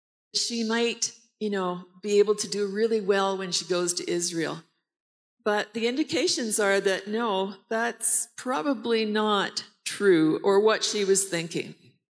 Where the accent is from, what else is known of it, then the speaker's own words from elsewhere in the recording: Canada; I am Canadian. My husband is Congolese. We were married in Canada.